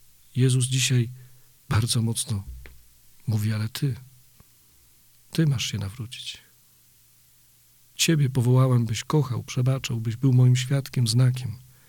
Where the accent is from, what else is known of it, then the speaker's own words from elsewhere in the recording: Wałcz, West Pomeranian Voivodeship, Poland; now in Kyiv, Ukraine; Jestem Polakiem z Wałcza.